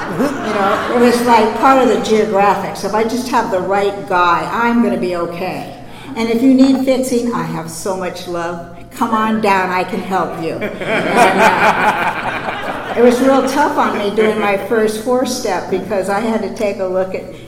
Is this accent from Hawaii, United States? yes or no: yes; Kona, Hawaii, United States; I'm from Kona, Hawaii. They don't have very big meetings there.